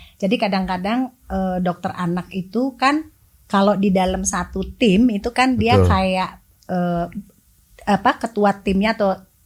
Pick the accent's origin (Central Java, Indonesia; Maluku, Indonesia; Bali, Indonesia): Bali, Indonesia; Saya orang Bali.